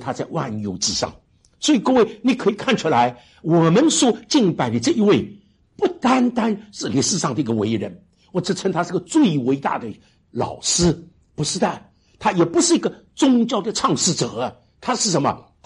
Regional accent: Shanghai, China; 告诉他们我从上海来的，他们就问我上海怎么样

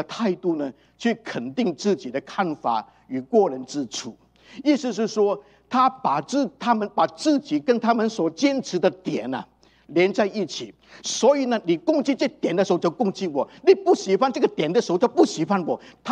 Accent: Chaozhou, Guangdong, China; 我说我是潮州人

